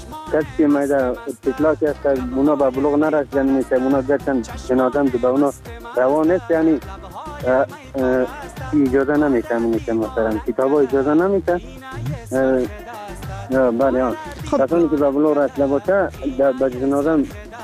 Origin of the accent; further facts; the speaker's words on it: Afghanistan; ما هم افغانیم